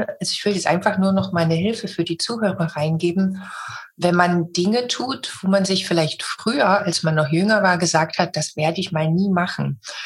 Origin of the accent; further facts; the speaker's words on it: Germany; born there; Ich bin in Deutschland geboren